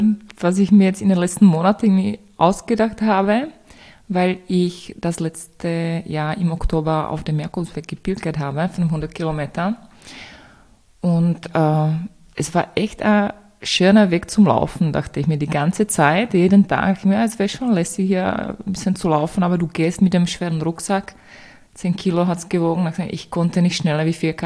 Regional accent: Czechia; German is a second language; moved away as an adult; now in Vienna, Austria; Ich komme ursprünglich aus Tschechien. Ich bin 2015 nach Wien gezogen, eigentlich nur für ein Semester, Germanistik. Und seitdem bin ich hier. Das heißt, im September sind das schon 7 Jahre.

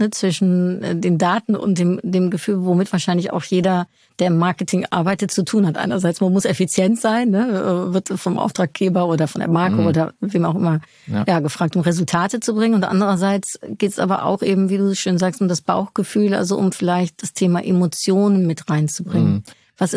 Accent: Netherlands; Also ich komme aus den Niederlanden

